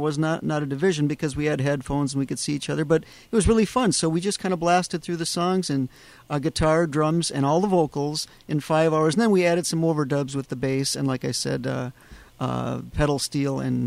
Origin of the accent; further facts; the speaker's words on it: Hibbing, Minnesota, United States; I'm from Hibbing originally, but that didn't make much difference. I don't know Sparta. I don't know the East Range.